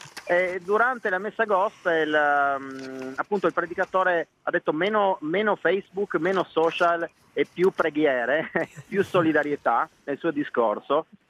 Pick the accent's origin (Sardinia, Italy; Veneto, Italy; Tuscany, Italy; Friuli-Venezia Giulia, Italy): Friuli-Venezia Giulia, Italy; Trieste; accent: Triestine dialect; Io sono legatissimo a Trieste, Mirella diceva prima del mio libro, la particolarità è che io ho usato il mio dialetto triestino, io ho raccontato New York in dialetto triestino.